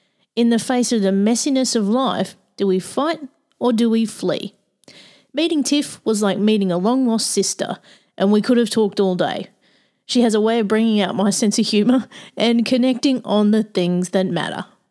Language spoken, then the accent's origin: English; Australia; I can be as Aussie and ochre as I want and I love that.